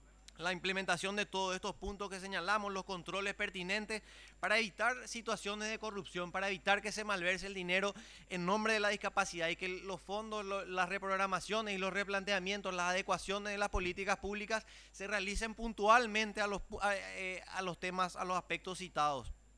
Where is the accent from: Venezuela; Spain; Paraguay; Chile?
Paraguay; Y que como paraguayos seamos un país que no excluya ni un solo paraguayo